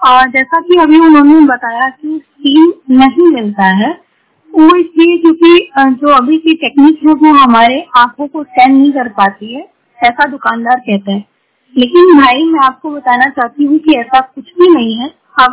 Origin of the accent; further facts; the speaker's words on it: Varanasi, Uttar Pradesh, India; मैं यूपी वाराणसी से हूँ।